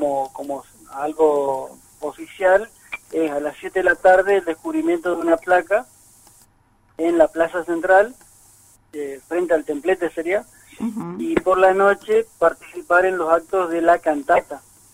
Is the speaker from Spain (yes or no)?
no; Resistencia, Chaco, Argentina; Yo soy de Resistencia, Chaco.